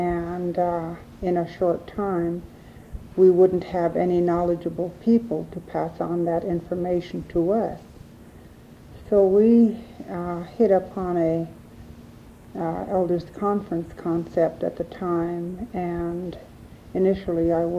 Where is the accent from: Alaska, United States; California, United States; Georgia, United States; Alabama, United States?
Alaska, United States; Kotzebue; I was born and raised here in Kotzebue.